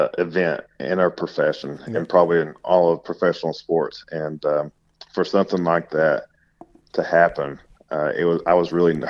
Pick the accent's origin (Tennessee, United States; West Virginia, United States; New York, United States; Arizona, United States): Tennessee, United States; No, well, I'm originally from Tennessee, and we don't have a state income tax as well.